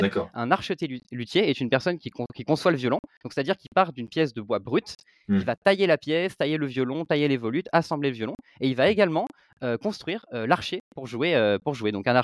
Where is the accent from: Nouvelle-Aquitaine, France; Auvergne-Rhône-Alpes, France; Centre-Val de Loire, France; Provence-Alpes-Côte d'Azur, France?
Provence-Alpes-Côte d'Azur, France; also born or lived in Paris; je suis originaire du sud de la France, c'est là que j'ai grandi plus précisément en Provence, entre mer et montagne si je peux dire ça. Et j'ai passé les cinq dernières années à Paris pour faire mon diplôme.